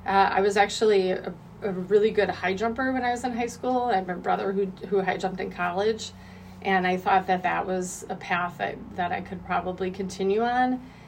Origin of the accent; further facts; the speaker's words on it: Illinois, United States; Growing up in Illinois, I played for a high-level club team in that area, and there's a lot of talent.